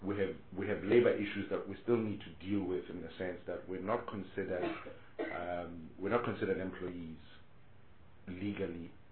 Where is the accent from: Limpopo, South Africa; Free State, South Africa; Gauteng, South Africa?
Free State, South Africa; I come from the Free State, which is extremely inactive within film, television, and theatre.